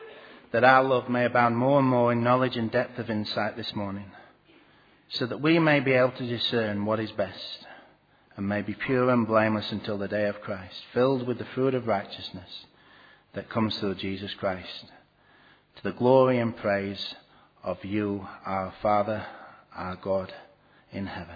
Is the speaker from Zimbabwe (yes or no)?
no; United Kingdom; I'm going to go and disagree with someone that many in my home country would consider to be one of the greatest leaders of all time.